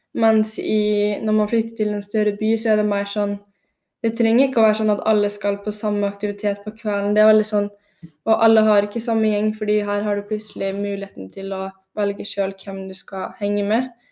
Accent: Northern Norway, Norway; now in Molde, Norway; jeg tok halvparten her i Molde og halvparten hjemme i Nord-Norge. Så konfirmerte jeg meg der.

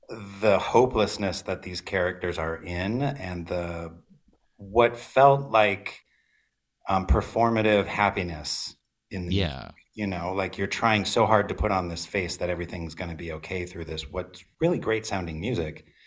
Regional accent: Minnesota, United States; my growing up in Minnesota, my mom would take me to go see Andrew Lloyd Webber musicals.

